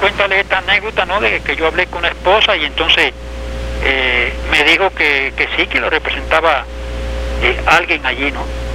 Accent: Cuba; y como cubanos viejos, pues nos alegra mucho

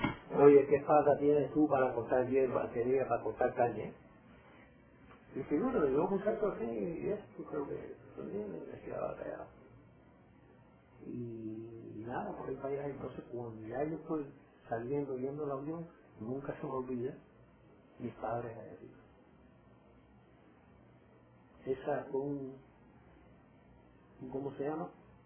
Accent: Santa Clara, Villa Clara, Cuba; moved away; yo soy de Santa Clara y fui a La Habana varias veces y demás

